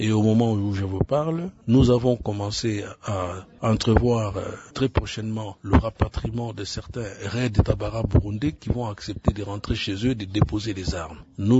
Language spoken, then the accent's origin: French; Goma, North Kivu, DR Congo; dont la cellule opérationnelle est basée à Goma, chez nous, dans le Nord Kivu